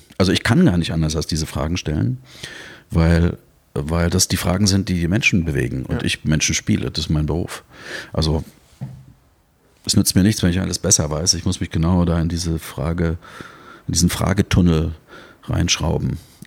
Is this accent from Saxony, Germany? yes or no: yes; Dresden, Saxony, Germany; bin in Dresden groß geworden, das ist meine Heimatstadt.